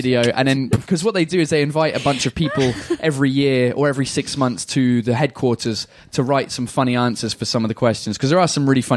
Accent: England, United Kingdom; I like how as soon as we're getting intimate now, it's like, no, as English people, we cannot do this.

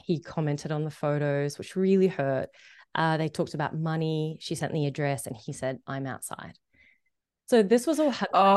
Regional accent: Egypt; I grew up in Egypt where, you know, women are more oppressed than in comparison to men.

